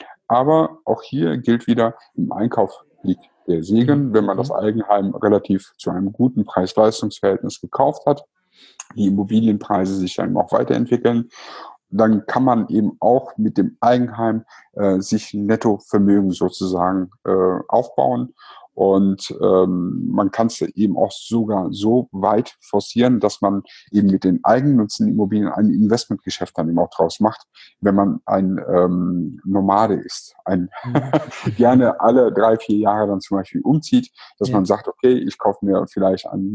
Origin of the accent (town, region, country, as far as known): Cologne, North Rhine-Westphalia, Germany